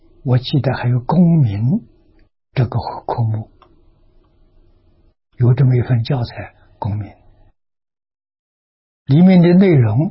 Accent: Anhui, China; 桐城距我们的家乡很近，所以乡下小孩有机会读书啊

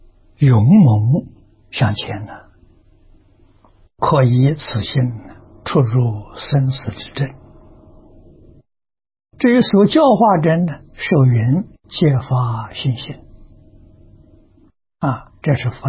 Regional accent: Anhui, China; 桐城距我们的家乡很近，所以乡下小孩有机会读书啊

